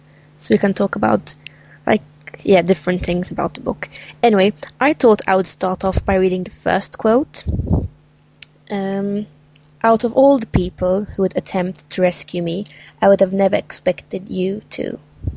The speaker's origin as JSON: {"language": "English", "country": "Sweden", "second_language": "English", "said": "And we forgot to say we're both from Sweden."}